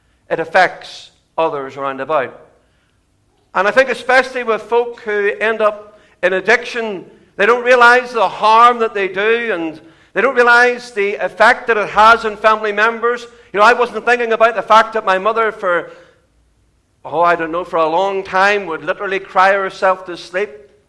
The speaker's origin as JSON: {"language": "English", "town": "Lisburn", "region": "Northern Ireland", "country": "United Kingdom", "tie": "born or raised there", "said": "I was born and brought up in Lisburn."}